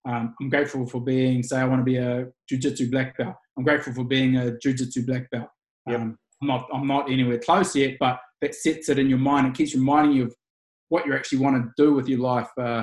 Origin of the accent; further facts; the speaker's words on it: New Zealand; maybe it was being a New Zealander and the drinking culture in New Zealand or something like